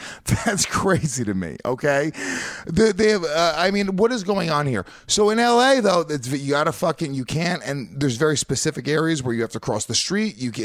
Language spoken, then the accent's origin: English; New York, United States; now in Los Angeles, United States; It's kind of a dangerous walk because I'm a New Yorker.